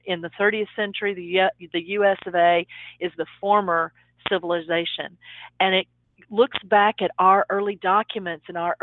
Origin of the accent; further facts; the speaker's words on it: Dallas, Texas, United States; It's actually set here in Dallas, which is my hometown.